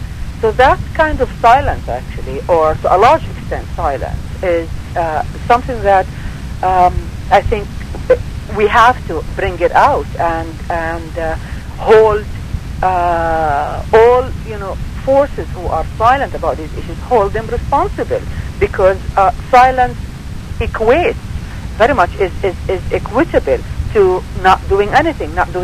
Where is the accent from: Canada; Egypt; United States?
Canada; we have not yet, as Canadian women, come to grips